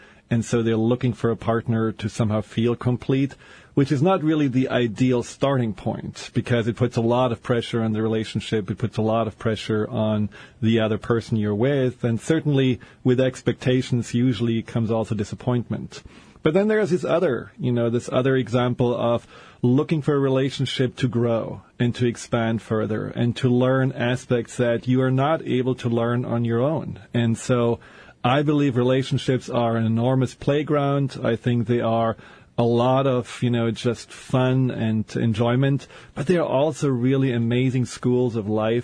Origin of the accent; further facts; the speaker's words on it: Germany; also born or lived in Seattle; I'm from Germany. You know, it makes the odds even worse.